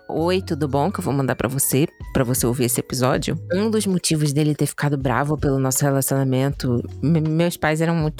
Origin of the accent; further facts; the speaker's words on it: Rio de Janeiro, Brazil; eu sou do Rio, então, tipo, é uma parada que era muito difícil.